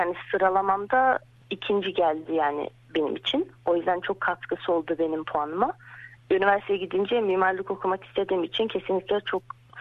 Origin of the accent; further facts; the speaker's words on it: Australia; Avustralya'da doğup büyüdüm. Ama babam Türkiye'den olduğu için onunla Türkçe'ni geliştirme fırsatım oldu.